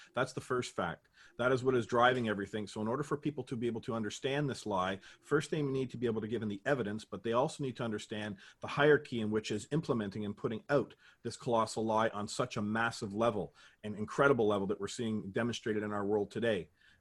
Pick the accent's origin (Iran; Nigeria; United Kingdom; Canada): Canada; maybe because I'm from Canada and he's in the United States